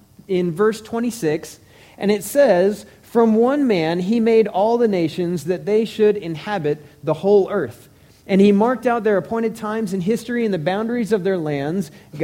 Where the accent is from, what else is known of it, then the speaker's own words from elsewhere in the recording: Colorado, United States; because I'm from Colorado. And I was raised in a culture that made fun of Texas